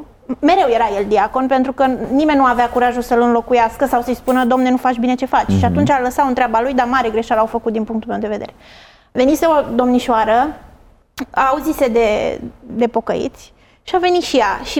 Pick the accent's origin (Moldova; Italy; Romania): Italy; Noi am crescut în Italia, acolo erau mai multe biserici adventiste, neoprotestante